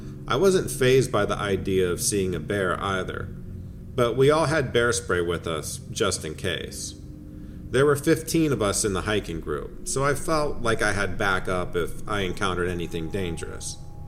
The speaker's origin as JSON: {"language": "English", "town": "Twin Falls", "region": "Idaho", "country": "United States", "tie": "born or raised there", "said": "a good 4-hour drive from where I grew up in Twin Falls, Idaho."}